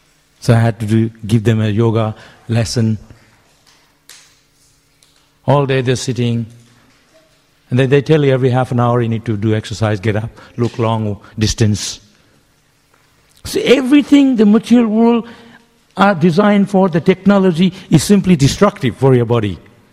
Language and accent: English; India; I remember when I grew up in India, and they booked my plane ticket.